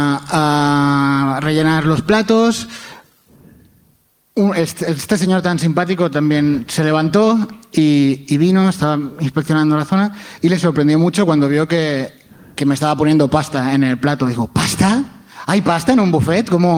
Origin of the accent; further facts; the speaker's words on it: Petrer, Valencian Community, Spain; Mi pueblo es Petrer, Alicante. Es un pueblo de Alicante que se llama Petrer.